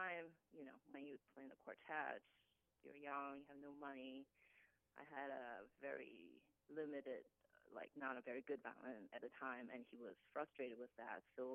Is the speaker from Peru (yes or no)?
no; Shanghai, China; English is a second language; I grew up in Shanghai, and it's a complicated situation. My parents live in Qingdao